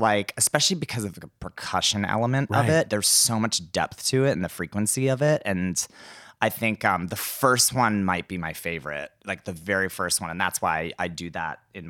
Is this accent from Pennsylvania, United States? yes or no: yes; McDonald, Pennsylvania, United States; So I'm originally from McDonald, Pennsylvania